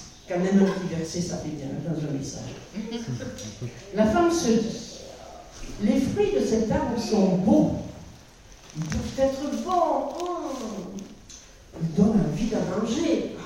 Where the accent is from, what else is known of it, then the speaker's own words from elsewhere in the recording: South-West France, France; now in Alsace, France; quand nous allions dans mon sud-ouest natal, parce que vous avez dû entendre dans mon accent que je ne suis pas une fille alsacienne, mais si mon cœur est alsacien.